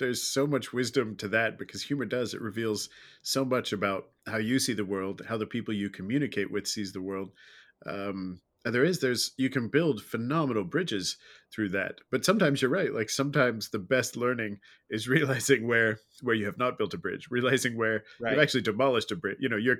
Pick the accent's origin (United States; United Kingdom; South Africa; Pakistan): United Kingdom; growing up in Britain